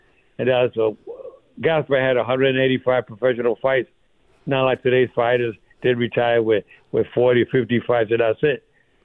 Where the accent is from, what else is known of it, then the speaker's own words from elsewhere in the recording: New York, United States; And being born and raised in New York, I was born and raised in an area called Spanish Harlem. It was a very tough neighborhood.